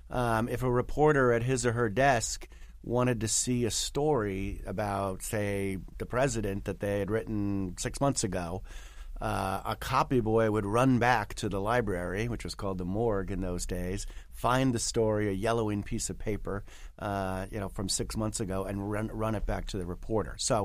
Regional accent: New York, United States; I grew up here in New York, and my father was in the advertising business.

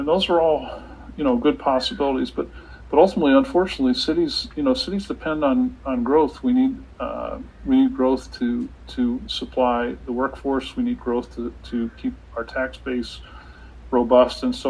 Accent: Indiana, United States; I grew up in Indiana. It would be hard for me to move back to Indiana, having experienced the Pacific Northwest wonderland.

